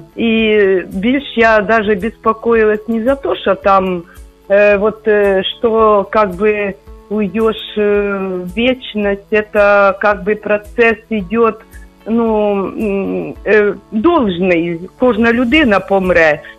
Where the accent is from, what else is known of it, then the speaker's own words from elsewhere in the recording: Kyiv, Ukraine; я з Києва.